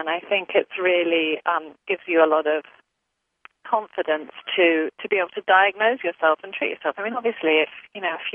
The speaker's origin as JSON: {"language": "English", "region": "England", "country": "United Kingdom", "tie": "born or raised there", "moved": "yes", "lives_now": "United States", "said": "I grew up in England, where going to the doctor wasn't the same procedure as here, but I know from living in the States for 20 years"}